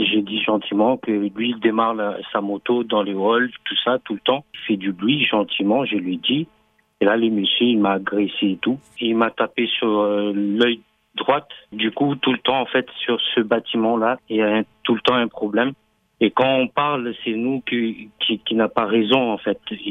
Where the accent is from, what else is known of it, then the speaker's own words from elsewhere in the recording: Madagascar; now in France; Et bon, moi, je suis de Madagascar.